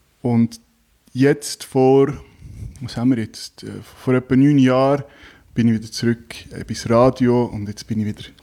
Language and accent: German; Zug, Switzerland; Ich bin ursprünglich aus Zug, in Zug aufgewachsen. Bin auch froh, wieder mal da im schönen Zug zu Gast zu sein.